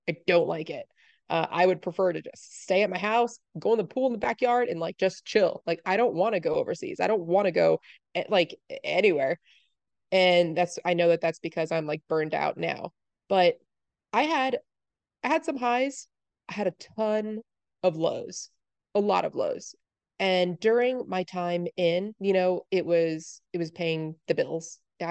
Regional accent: New York, United States; And I was like, no, I'm from New York. I'm from like almost New York City. And so then whatever, I ship off to Enid, Oklahoma.

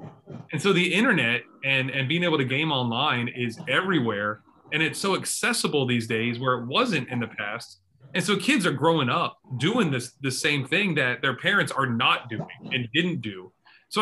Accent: United States; I never thought about it because I'm American.

